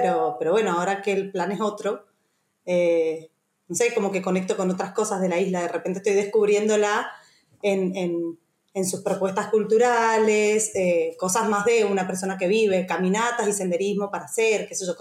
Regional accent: Mendoza, Argentina; now in Ibiza, Spain; soy mendocina, soy arquitecta también y vengo a Ibiza por temporada desde hace 5 años más o menos y este año decidí quedarme

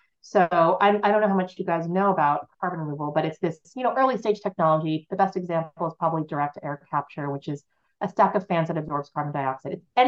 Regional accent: California, United States; I grew up in California, you know, I recycled, but I didn't know how bad it was.

